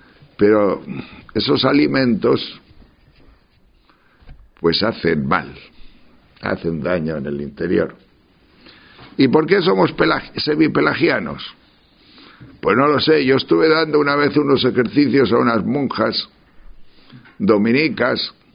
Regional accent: Tejerina, Castile and León, Spain; Nosotros somos de León, de Tejerina, de allá arriba, de la montaña.

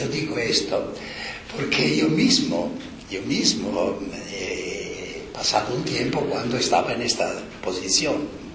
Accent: Marche, Italy; En mi región, yo soy de Italia Central, de las Marche, recuerdo que cuando era un niño había esta costumbre, ahora todo ha cambiado.

